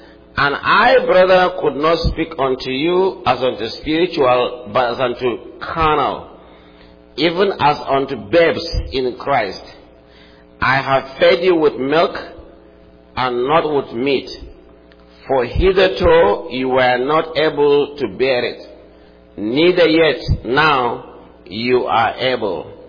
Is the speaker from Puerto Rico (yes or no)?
no; Nigeria; And then with my international passport, they know that I'm from Nigeria.